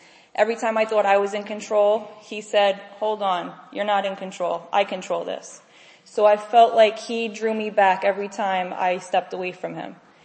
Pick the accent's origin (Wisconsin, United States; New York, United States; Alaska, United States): New York, United States; I'm 29 and I'm from New York.